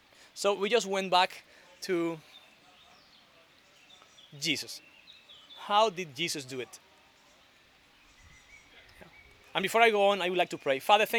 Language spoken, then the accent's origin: English; Dominican Republic; English is a second language; My background, I come from Dominican Republic